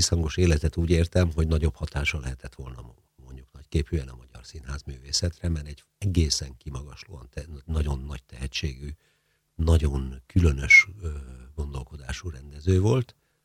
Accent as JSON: {"language": "Hungarian", "town": "Szeged", "region": "Csongrád-Csanád", "country": "Hungary", "also_born_or_lived": "Győr / Miskolc / Eger / Békéscsaba", "said": "a fontos dolgok velem Szegeden történtek, akkor azt kell mondanom, igen, ilyen szempontból igazi szegedi vagyok. De mondhatnám azt is, hogy mivel a szüleim színházi emberek, én dolgozták végig az életüket, és ez ebből kifolyólag gyakorlatilag Magyarország minden nagyvárosában laktam egy-két évet."}